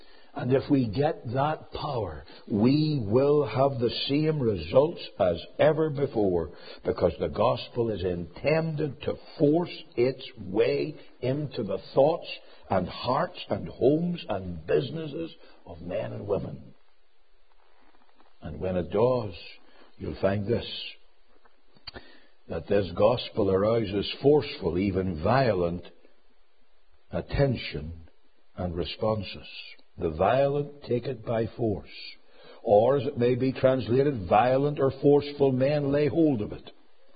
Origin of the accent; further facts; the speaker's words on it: United States; now in United Kingdom; There is, in every corner of British society, as an American